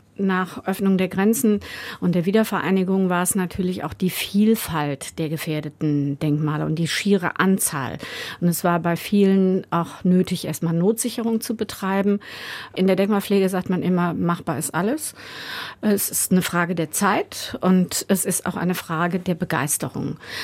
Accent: Rhineland, Germany; Ich komme ja aus dem Rheinland.

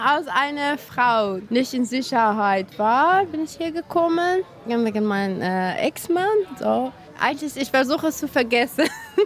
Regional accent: Iran; German is a second language; moved away as an adult; now in Germany; ich bin 33 Jahre alt und ich komme aus dem Iran. Seit 2 Jahren bin ich in Deutschland gekommen.

